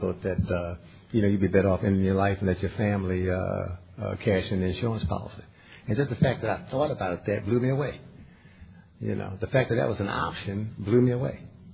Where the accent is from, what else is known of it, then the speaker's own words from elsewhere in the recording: Baltimore, Maryland, United States; You know, so I'm from Baltimore. That's where I was born. That's where I grew up. That's where I used, and it's also where I got clean.